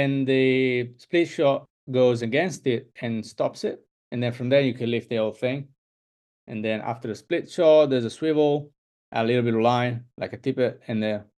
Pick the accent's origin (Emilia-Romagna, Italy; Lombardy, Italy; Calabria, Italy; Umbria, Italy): Emilia-Romagna, Italy; say I'm from Bologna. Then from there you pin a line to the sea, and when you meet the shore, that's where I'm from.